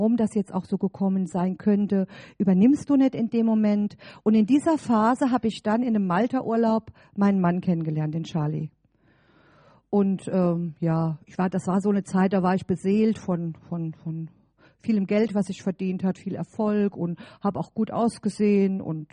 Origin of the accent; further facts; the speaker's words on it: Saarland, Germany; ich komme aus dem Saarland, und meine Eltern sind dann hier in Westerwald gezogen, und da wollte ich auf gar keinen Fall hin, ich wollte nicht hierher. Und ich hatte zu der damaligen Zeit, da war ich erst 17, hatte ich einen Freund im Saarland